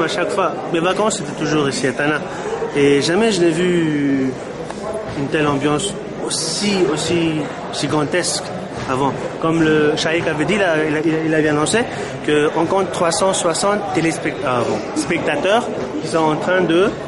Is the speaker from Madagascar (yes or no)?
yes; Mahajanga, Madagascar; Je suis d'origine de Madagascar, de Majenga, Madagascar.